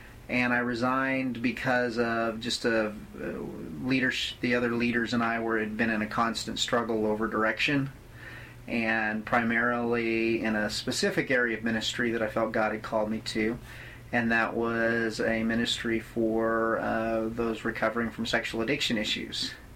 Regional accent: Albuquerque, New Mexico, United States; also born or lived in Abilene, Texas; now in Lawrence, United States; I grew up in Albuquerque, New Mexico, mainly, and did basically a seminary program in Abilene, Texas.

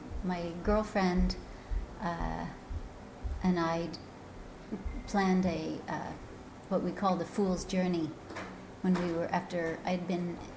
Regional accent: Kansas, United States; From southeast Kansas. Grew up in a little town, and my dad was the local doctor

